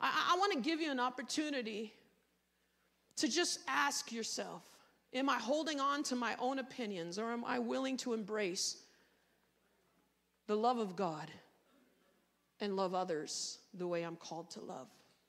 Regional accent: United States; even though as an American, my deeply ingrained in me to be independent

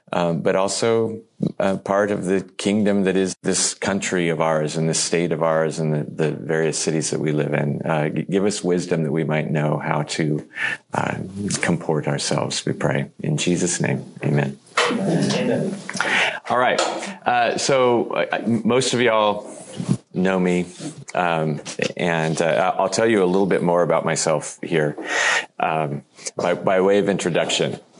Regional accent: United States; Here in the 21st century, and I'm really grateful that I live in America. I love being an American.

